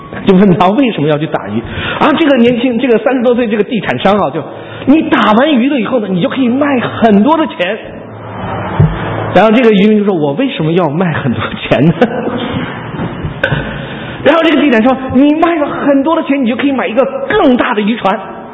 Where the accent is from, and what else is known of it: China